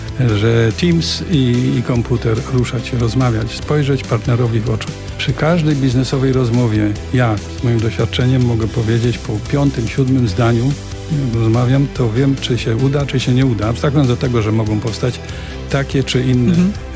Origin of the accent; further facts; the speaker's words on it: Silesian Voivodeship, Poland; Obydwaj jesteśmy ze Śląska